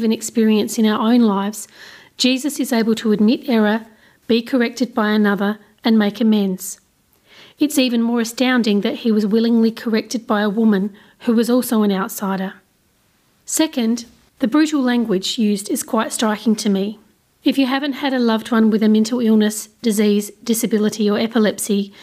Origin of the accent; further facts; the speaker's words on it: Australia; also born or lived in Adelaide, Australia; now in Canberra, Australia; I grew up on Narkat land, lived for over a decade on Kaurna land, and now call Ngunnawal country my home.